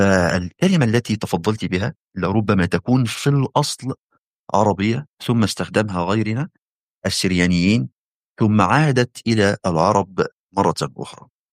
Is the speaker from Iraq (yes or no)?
no; Egypt; فمصر مثلا، يعني عندنا في مصر نستخدم عددا من الكلمات